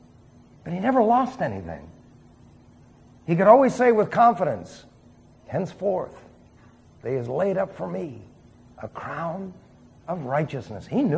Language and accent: English; New York City, New York, United States; Well, I came from New York City, by the way. Oh, that explains it. Damn Yankee. Well, I have to confess, I was born in the East and the Northeast